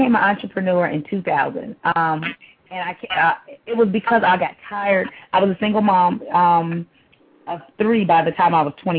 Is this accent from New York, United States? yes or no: no; California, United States; now in Georgia, United States; I'm from California. I'm a Cali girl all day. Been in Georgia for the last couple of years